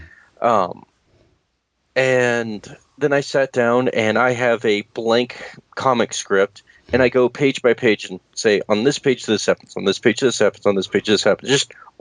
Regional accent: the South, United States; growing up in the South, I encountered quite a bit.

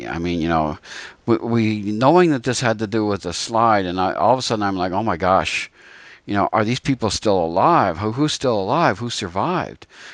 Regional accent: Scranton, Pennsylvania, United States; Yeah, I grew up in Scranton, Wilkes-Barre area.

